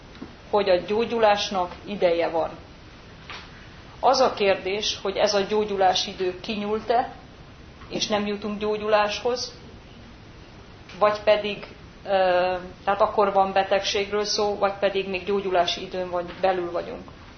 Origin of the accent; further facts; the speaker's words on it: Budapest, Hungary; hát bár pesti gyerek vagyok